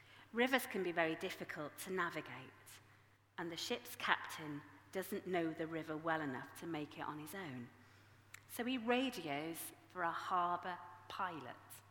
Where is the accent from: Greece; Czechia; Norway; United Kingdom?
United Kingdom; Yorkshire and the Humber; I am from Yorkshire. It wouldn't work.